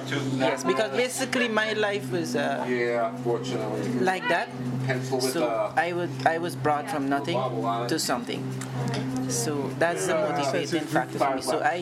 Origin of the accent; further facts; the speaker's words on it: Guyana; now in Antigua and Barbuda; Well, my mom came here from Guyana about 13 years ago, and she decided to bring us here.